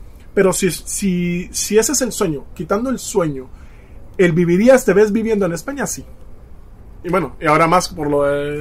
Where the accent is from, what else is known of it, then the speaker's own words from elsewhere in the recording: Guatemala; en mi país, en Guatemala